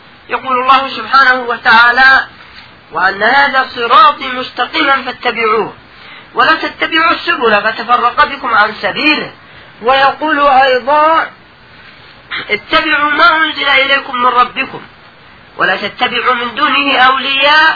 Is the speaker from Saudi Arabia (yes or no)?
no; Yemen; الآن عندنا في اليمن